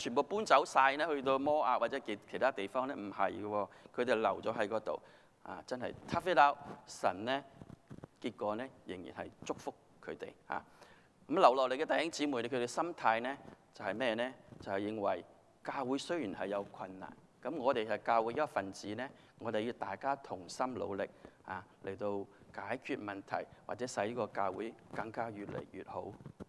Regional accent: China; 我們中國人的性格就是這樣，我們很保守的。

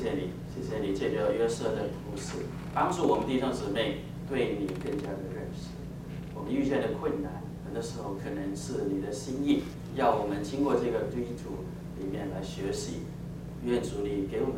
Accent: China; 我们中国人，我小的时候跟这小孩朋友就常常玩一个玩游戏

